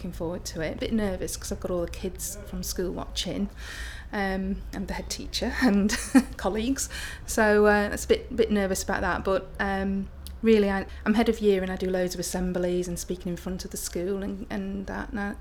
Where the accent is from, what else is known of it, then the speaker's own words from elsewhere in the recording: Preston, North West England, United Kingdom; I'm 37 and I come from Preston.